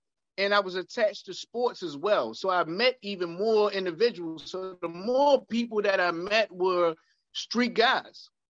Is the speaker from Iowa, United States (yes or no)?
no; Baltimore, Maryland, United States; I was born and raised in East Baltimore. Okay. East Baltimore today around the Johns Hopkins area is not what it was in the 90s.